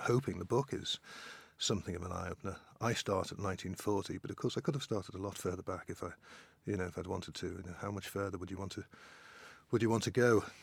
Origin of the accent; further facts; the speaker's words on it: United Kingdom; there was a time when I assumed that the British really didn't do torture, that because it would somehow be un-British to do so.